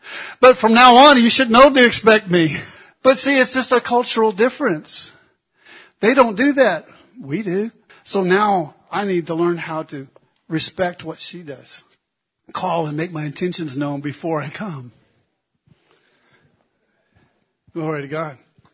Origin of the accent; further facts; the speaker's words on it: Illinois, United States; For example, I grew up back in Illinois. There were places where we would just, you would be out there on the farm and people would just show up.